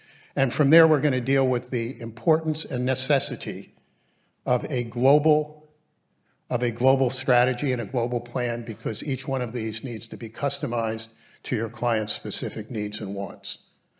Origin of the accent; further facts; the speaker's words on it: Washington, District of Columbia, United States; So, as I like to say, I'm from Washington, D.C., and I'm here to help you.